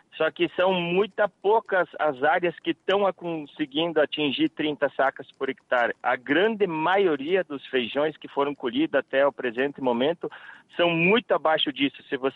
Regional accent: Mangueirinha, Paraná, Brazil; Eu sou do município de Mangueirinha, sudoeste do Paraná.

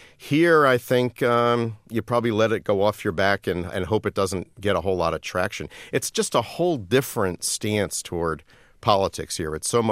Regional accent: New Jersey, United States; I'm from New Jersey originally.

